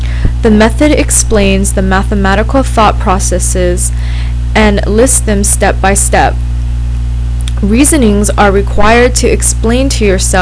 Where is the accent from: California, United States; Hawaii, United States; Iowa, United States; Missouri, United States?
Hawaii, United States; Mililani; I'm 21 years old and I'm from Mililani on the island of Oahu in Hawaii.